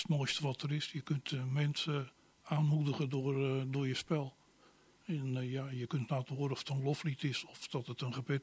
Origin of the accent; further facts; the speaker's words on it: Bergschenhoek, South Holland, Netherlands; Maar ik ben geboren en getogen in Bergshoek inderdaad.